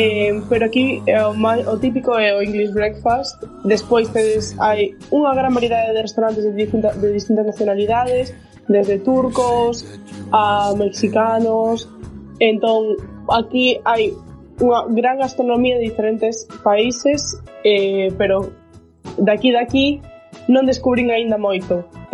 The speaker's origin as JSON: {"language": "Galician", "town": "Betanzos", "region": "Galicia", "country": "Spain", "lives_now": "Gloucester, United Kingdom", "said": "Eu son da Galiza, en concreto de Betanzos, cidade de Cabaleiros, estudo na UDC"}